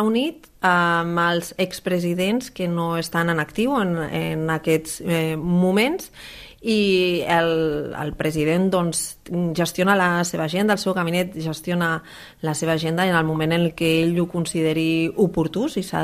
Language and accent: Catalan; Catalonia, Spain; m'agrada molt el mar i sobretot si és de la meva comarca, que és el Maresme.